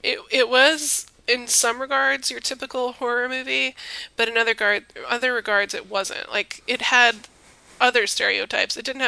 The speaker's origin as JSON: {"language": "English", "region": "Texas", "country": "United States", "tie": "born or raised there", "said": "I think so. We grew up in Texas, girl."}